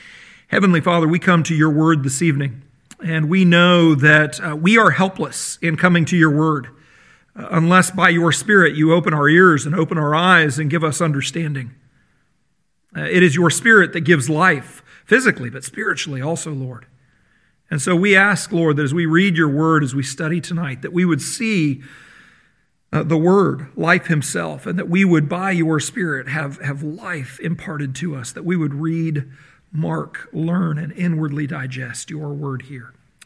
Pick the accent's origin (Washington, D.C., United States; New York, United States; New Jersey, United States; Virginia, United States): Washington, D.C., United States; also born or lived in Mississippi; now in England, United Kingdom; I'm a minister in England. I don't sound like I am. I'm from the States. Actually, I grew up in the western suburbs of Washington, D.C. So that was my home.